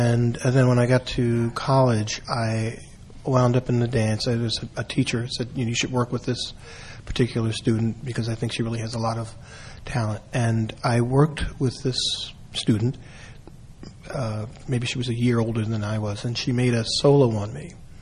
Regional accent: Philadelphia, Pennsylvania, United States; there was a program I grew up in North Philadelphia, and at Temple University, which is in our neighborhood

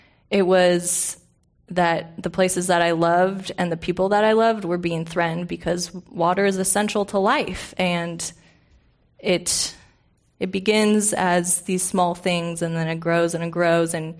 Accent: Bend, Oregon, United States; And I was in Bend, Oregon, my hometown

